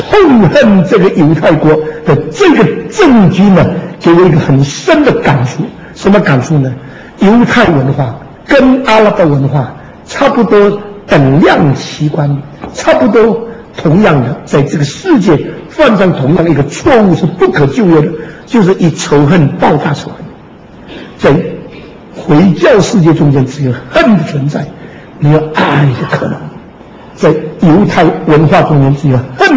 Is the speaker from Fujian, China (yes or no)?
yes; Xiamen, Fujian, China; moved away; 我在厦门生的。我50年以后离开厦门以后，准准50年，我跑回我的家乡去找到我生的那个房子。